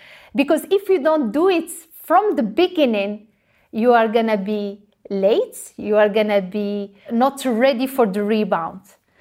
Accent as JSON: {"language": "English", "country": "Morocco", "tie": "born or raised there", "said": "I grew up in Morocco and I was raised to not waste any precious resources."}